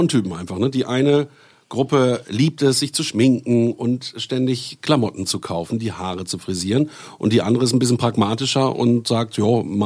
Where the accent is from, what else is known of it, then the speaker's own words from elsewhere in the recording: Bielefeld, North Rhine-Westphalia, Germany; Und da bei uns in Bielefeld nur Ökos rumgelaufen waren